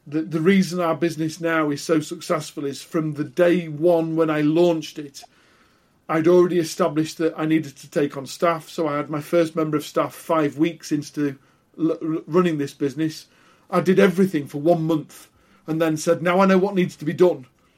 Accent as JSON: {"language": "English", "country": "United Kingdom"}